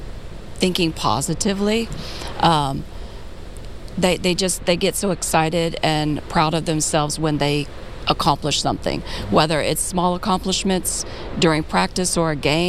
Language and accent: English; Georgia, United States; I'm from Georgia.